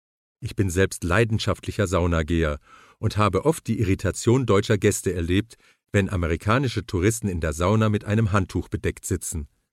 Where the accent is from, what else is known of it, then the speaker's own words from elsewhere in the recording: Israel; In meinem Heimatland Israel ist man zum Beispiel viel offener als in den arabischen Ländern rundherum.